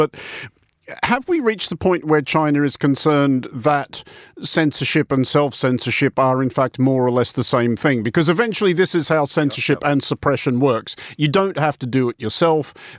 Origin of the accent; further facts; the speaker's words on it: Australia; speaking as an Australian